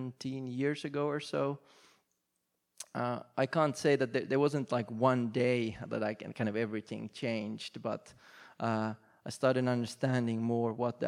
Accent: Finland; I was born in Finland, born and raised there. And I grew up in not in a Christian family, although when I was born, my mom and dad were members of the Eastern Orthodox Church in Finland.

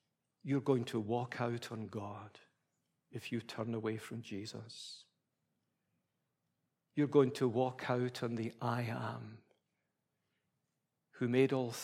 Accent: Scotland, United Kingdom; I almost wanted to shout out, but being a Scottish Presbyterian, I wouldn't.

